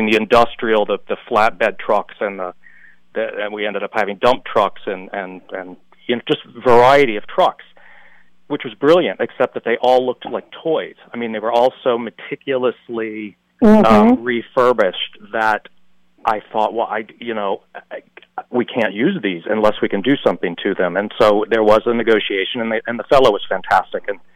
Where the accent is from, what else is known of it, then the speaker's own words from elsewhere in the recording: North Carolina, United States; I'm from North Carolina, and they were making that movie then